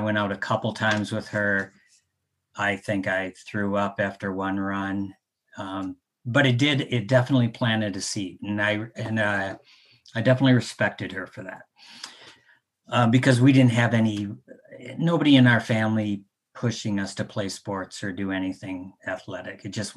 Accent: Michigan, United States; I'm not a heat person. I'm from Michigan.

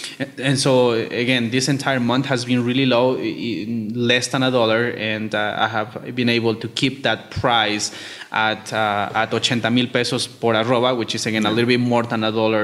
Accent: Cauca, Colombia; We are primarily from Cauca, from the east of Cauca, but we are in the valley of Cauca.

